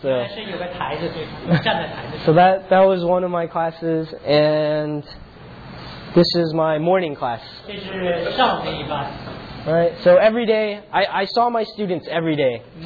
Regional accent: United States; Yeah, but since I grew up in the American education system, it's different.

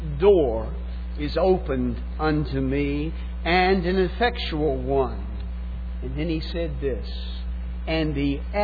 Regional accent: the South, United States; I'm from the South. You have to give me. We talk slow and not always so clear.

